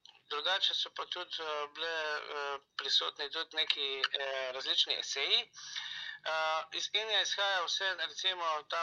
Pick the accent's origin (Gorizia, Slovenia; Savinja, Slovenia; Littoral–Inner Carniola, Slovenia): Savinja, Slovenia; Rogaška Slatina; moved away as an adult; now in Sarajevo, Bosnia and Herzegovina; Drugače sem iz Rogaške Platine. V Sarajevo sem prišel leta 2010, čeprav me že prej večkrat službeno pot zanesla v Bosnu in Hercegovino.